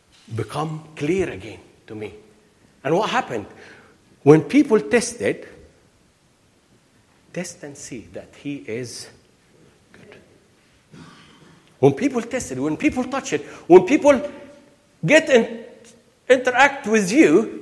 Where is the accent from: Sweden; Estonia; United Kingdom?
United Kingdom; I'm British here.